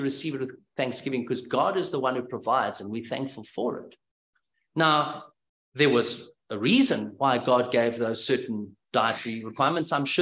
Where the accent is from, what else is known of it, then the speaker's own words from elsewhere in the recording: South Africa; Okay, I come from South Africa. We enjoy our beef.